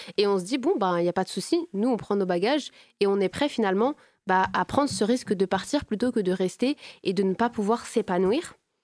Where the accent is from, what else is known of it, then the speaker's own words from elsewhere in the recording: France; also born or lived in Tunisia; moi pour le coup je suis née en Tunisie, je suis arrivée, j'avais un an, donc moi c'est, voilà, quand je dis je retourne, en fait ce qui est cool avec moi c'est que je dis je retourne en France et je retourne en Tunisie